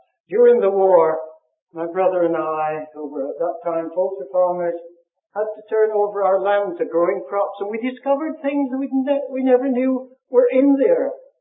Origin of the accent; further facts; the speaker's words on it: Preston, North West England, United Kingdom; Probably the notices indicate that I come from Preston. Just a little group of people who meet in fellowship there every fortnight.